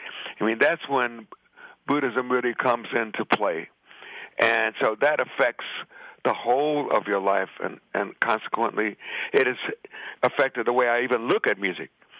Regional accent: Chicago, Illinois, United States; born or raised there; now in New York, United States

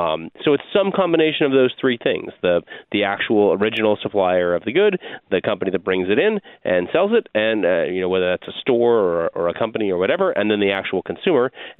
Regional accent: Oregon, United States; Because I'm from Oregon, we also use pencils there.

